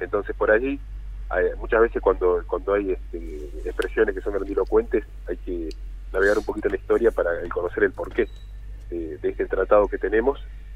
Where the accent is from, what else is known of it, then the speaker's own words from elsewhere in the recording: Patagonia, Argentina; para nosotros que somos de la Patagonia